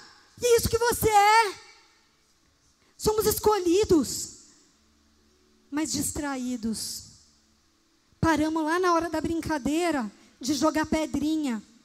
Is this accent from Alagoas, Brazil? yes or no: no; São Paulo, Brazil; Porque é um cardápio paulista. É de onde eu vim, da minha cultura. Mas eu não me fechei para a cultura mineira.